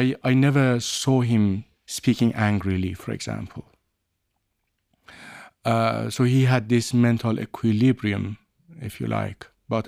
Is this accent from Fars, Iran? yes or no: yes; Shiraz, Fars, Iran; some friends, mutual friends in my hometown, Shiraz, to ask if it was true